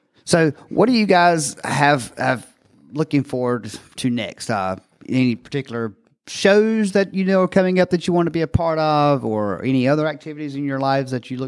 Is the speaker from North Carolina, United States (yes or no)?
yes; North Carolina, United States; And I was from Johnston County, so I wasn't in Wilson County.